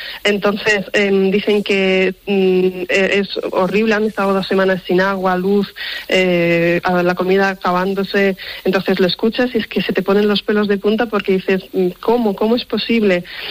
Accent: Cherkasy, Cherkasy Oblast, Ukraine; Spanish is a second language; Yo soy del centro de una ciudad que se llama Cherkasy, que es una de las zonas, gracias a Dios, que por ahora está siendo muy estable

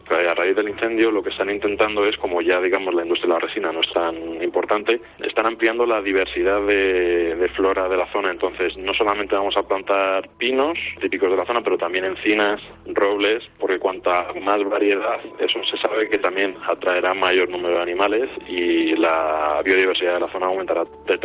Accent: Guadalajara, Castilla-La Mancha, Spain; yo soy de Guadalajara y lo único es que por parte de familia paterna es de Ablanque.

